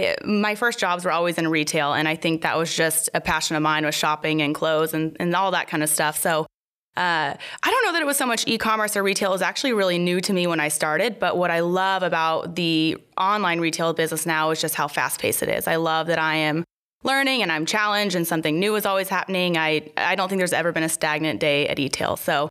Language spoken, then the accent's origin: English; Spokane, Washington, United States; So I grew up in Spokane, which is where eTales is located, and went over to Seattle for school at UW, which I loved.